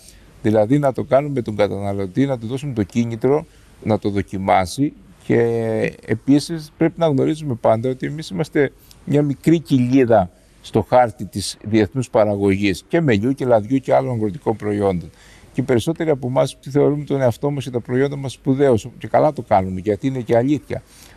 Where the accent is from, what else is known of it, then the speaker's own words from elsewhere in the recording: Crete, Greece; και το χωριό μου είναι κοντά στα Νόγια